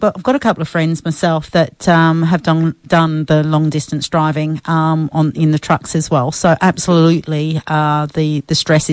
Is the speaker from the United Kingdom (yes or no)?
yes; London, United Kingdom; I'm from Europe myself. I'm actually from a little town called London.